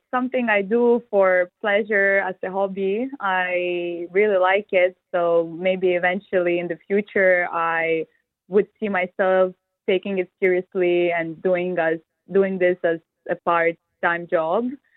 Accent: Switzerland; also born or lived in Kyiv, Ukraine; I was born in Kiev, but I grew up in Switzerland, where I attended a private boarding school called Collège Beausoleil.

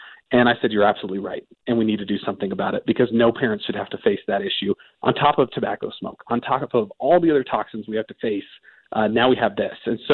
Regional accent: Colorado, United States; Yeah, so I was born and raised, or not born in Colorado, but just about. I was raised in Colorado from the age of 7. I've seen my state, before, during, and after legalization.

